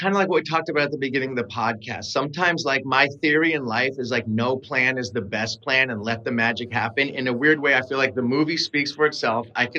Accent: California, United States; And I'm from the Bay Area where he is god. You know, he's like from, you know, that's his stomping grounds.

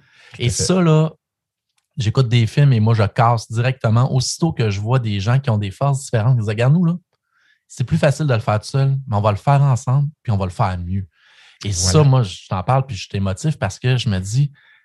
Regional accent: Sainte-Cécile, Quebec, Canada; born there; also born or lived in Gentilly; Moi, j'ai habité pendant plus de 20 ans à Gentilly, puis c'est une communauté d'appartenance. Si je suis né à Sainte-Cécile, c'est sûr que j'ai un ADN très, très puissant à la communauté de Gentilly.

